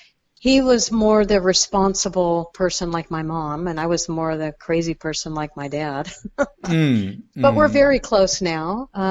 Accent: Ventura, California, United States; I was born in Ventura, California. Uh-huh. So I'm a California native.

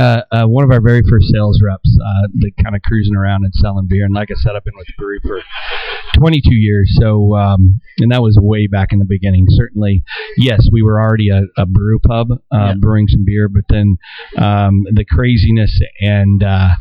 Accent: Denver, Colorado, United States; also born or lived in Breckenridge; we were born in Breckenridge, and what I was going to say, I think we grew up in Denver.

